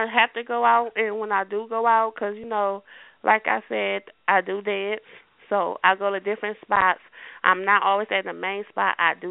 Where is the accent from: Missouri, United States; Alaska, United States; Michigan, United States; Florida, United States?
Michigan, United States; Detroit; I'm from Detroit, and my mouth get a certain way now.